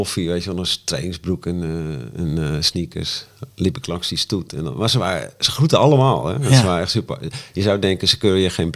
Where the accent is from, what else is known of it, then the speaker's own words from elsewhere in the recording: Ermelo, Gelderland, Netherlands; Want toen ik in Ermelo opgroeide